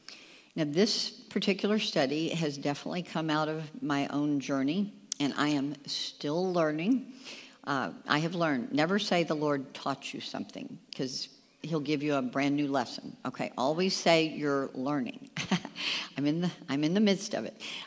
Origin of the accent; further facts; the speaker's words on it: Texas, United States; I had, growing up in Texas in a Baptist church, I remember we had a pastor, and he used to love to do this.